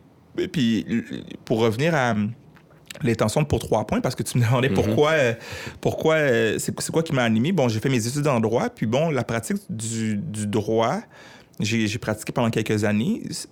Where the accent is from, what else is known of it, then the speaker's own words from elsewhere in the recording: Montreal, Quebec, Canada; j'ai grandi dans le nord-est de Montréal, j'ai grandi à Anjou, qui n'est pas un environnement pauvre, c'est un environnement de classe moyenne, mais il y a des HLM, des habitations à loyer modique à Anjou